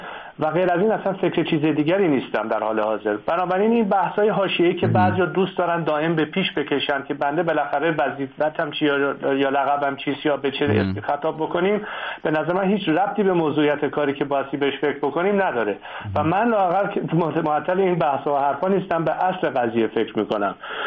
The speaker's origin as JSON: {"language": "Persian", "country": "Iran", "said": "من یک ایرانی هستم و یک وظیفه اخلاقی و وجدانی و دینی نسبت به وطنم دارم"}